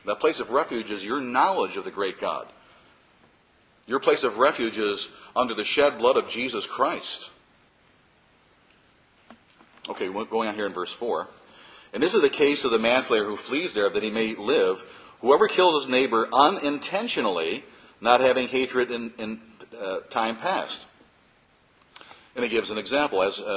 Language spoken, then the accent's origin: English; United States; Boy, I love being an American.